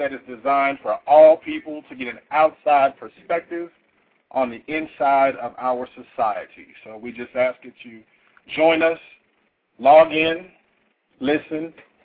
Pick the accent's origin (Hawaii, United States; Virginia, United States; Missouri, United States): Missouri, United States; Kansas City; now in Texas, United States; especially in my hometown of Kansas City, Missouri.